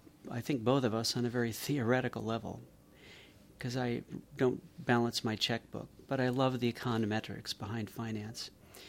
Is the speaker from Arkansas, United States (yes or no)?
no; San Francisco, California, United States; Well, I'm really from the West Coast, so I'm from San Francisco.